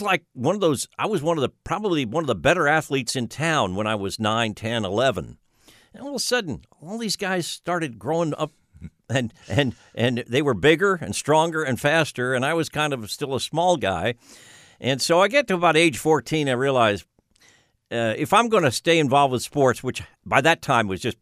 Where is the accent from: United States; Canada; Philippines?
United States; Pleasantville, New York; I even played a little bit of ice hockey on a pond near where I grew up in Pleasantville, New York, which is about an hour north of Midtown Manhattan, New York City.